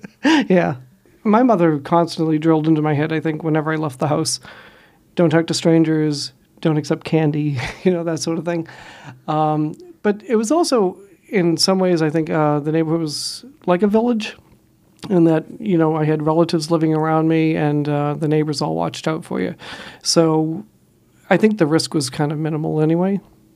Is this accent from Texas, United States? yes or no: no; Boston, Massachusetts, United States; I grew up in Boston in a section called Dorchester. I went to the parochial school, so it was only several blocks away, and I often walked.